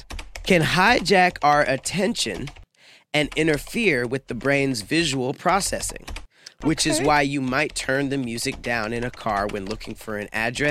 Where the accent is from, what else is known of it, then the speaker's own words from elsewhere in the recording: United States; I'm American.